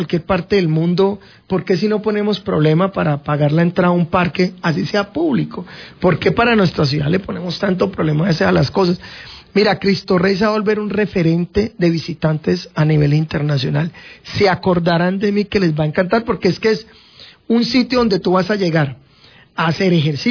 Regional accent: Cali, Valle del Cauca, Colombia; porque yo soy caleño, amo mi ciudad y la cuido

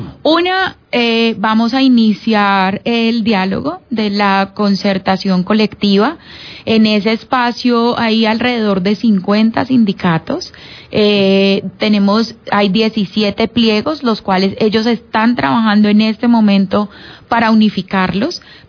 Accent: Cali, Valle del Cauca, Colombia

